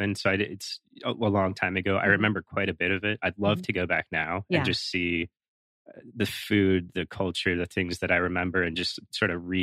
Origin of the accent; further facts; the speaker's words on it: Phoenix, Arizona, United States; also born or lived in Philippines / Canada; I was born in Phoenix.